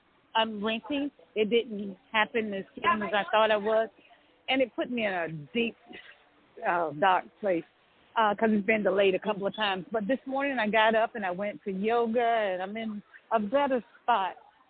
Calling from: Georgia, United States; And I'm calling from Georgia.

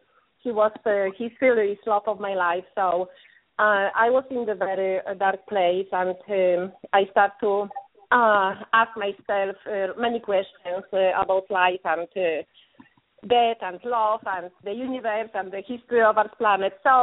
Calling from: California, United States; And I'm calling from California.

